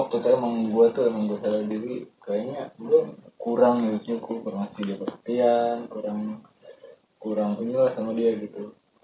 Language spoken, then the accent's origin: Indonesian; Pandeglang, Banten, Indonesia; Kita dari Pandeglang yang kayak gini absurd.